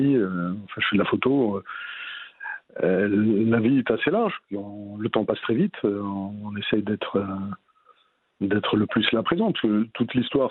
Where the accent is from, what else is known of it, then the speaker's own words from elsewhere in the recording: Berkane, Oriental, Morocco; born there; Je suis né à Berkane, je suis berkanais.